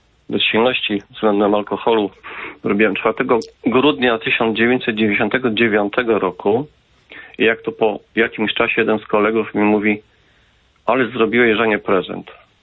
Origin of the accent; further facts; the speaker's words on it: Grudziądz, Kuyavian-Pomeranian Voivodeship, Poland; mówi, skąd jesteś? Ja mówię, z Grudziądza.